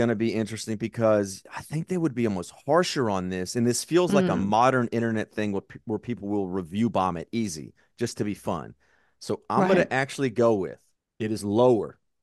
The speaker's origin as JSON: {"language": "English", "country": "United States", "said": "And I'm an American, so I dig in no matter the facts"}